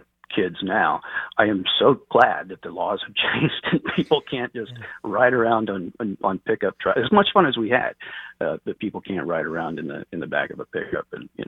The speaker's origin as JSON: {"language": "English", "town": "Hoisington", "region": "Kansas", "country": "United States", "tie": "born or raised there", "said": "I grew up in Hoisington, Kansas, but most of my family is from Jetmore, which is pretty close to Garden City, close to the Colorado border."}